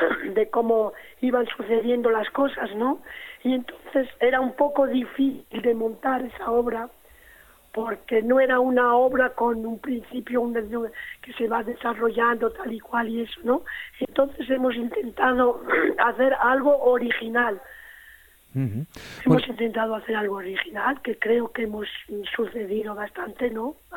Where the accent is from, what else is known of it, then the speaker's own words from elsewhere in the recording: Bilbao, Basque Country, Spain; born there; naturalmente nací en Bilbao y luego vamos a dar la obra en Bilbao